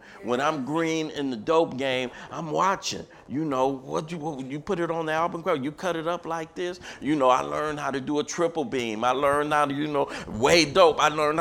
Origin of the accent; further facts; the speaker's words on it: Watts, California, United States; I'm from Watts, I'm from a tough town, but I'm not a tough guy.